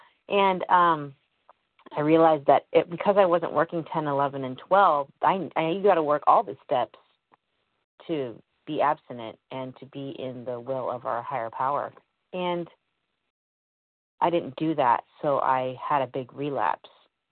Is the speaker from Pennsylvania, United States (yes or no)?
no; Idaho, United States; I'm from Idaho.